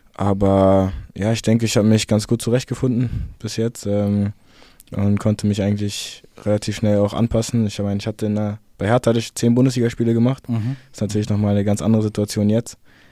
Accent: Berlin, Germany; Ich meine, ich bin ein paar hundert Meter da vom Olympiastadion entfernt, bin ich groß geworden, bin ich aufgewachsen

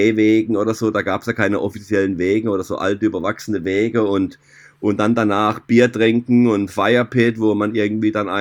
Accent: Germany; Ich war ja immer so ein bisschen nationenlos, weil ich bin ja eigentlich Schweizer von der Nationalität, vom Pass her. Bin aber in Deutschland geboren und aufgewachsen, habe also eine deutsche Zunge und hatte auch eine deutsche Mutter, und Schweizer Vater eben.

